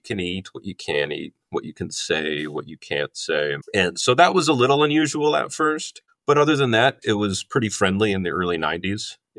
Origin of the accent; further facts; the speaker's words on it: Michigan, United States; born there; So I was born in Michigan, 1985.